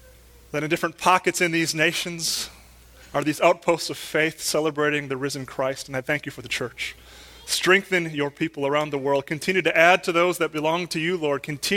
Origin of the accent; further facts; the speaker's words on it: Wisconsin, United States; In my hometown up in central Wisconsin, I've made friends with this little book dealer. And he finds these antiquated history books from the town I grew up in.